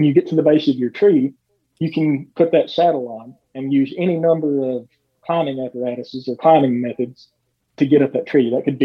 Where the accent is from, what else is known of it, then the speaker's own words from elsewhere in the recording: Red River Gorge, Kentucky, United States; Like I said, I grew up in the Red River Gorge, and people are big in the zip line in here.